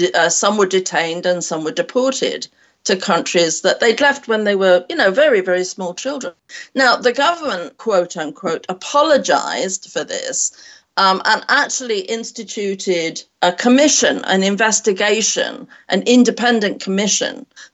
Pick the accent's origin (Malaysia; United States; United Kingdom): United Kingdom; South West England; born there; And when I told them I was born in Devon in England